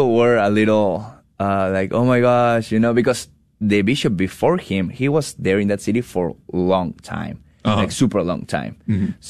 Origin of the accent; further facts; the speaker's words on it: Chiclayo, Lambayeque, Peru; now in Houston, United States; at the north of Peru. We're basically next to a beach. It's a great city, always warm, you know.